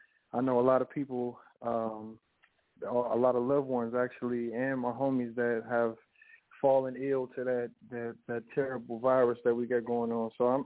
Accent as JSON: {"language": "English", "town": "Chicago", "region": "Illinois", "country": "United States", "lives_now": "Atlanta, United States", "said": "Well, I'm originally from Chicago. I reside in Atlanta right now. I just moved here probably about, I want to say maybe like 3-4 months ago."}